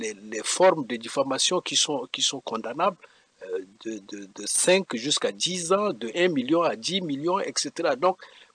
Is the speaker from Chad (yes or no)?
yes; Chad; par exemple, chez nous au Tchad, ici, de la loi pénale.